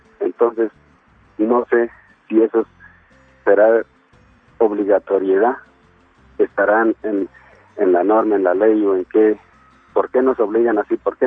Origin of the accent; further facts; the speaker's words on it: Boyacá, Colombia; por ejemplo aquí somos de Boyacá